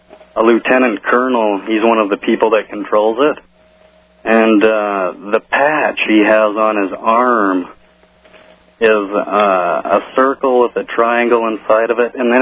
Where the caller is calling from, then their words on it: California, United States; California.